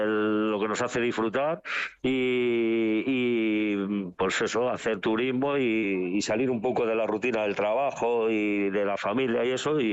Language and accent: Spanish; Villar del Olmo, Community of Madrid, Spain; desde aquí quiero mandar un saludo, si me permitís, a mi pueblo, a Villar del Olmo